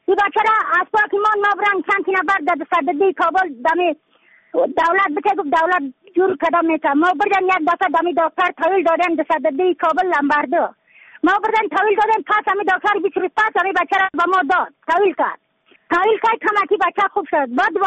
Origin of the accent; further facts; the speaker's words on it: Badakhshan, Afghanistan; از بدخشان هستم، مرکز بدخشان ولسوالی اکل پایان.